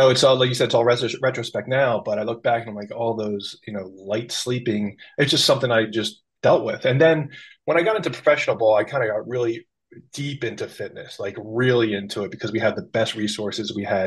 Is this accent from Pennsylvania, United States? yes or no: yes; Philadelphia, Pennsylvania, United States; There's not a whole lot of professional athletes that come out of where I grew up in Philly.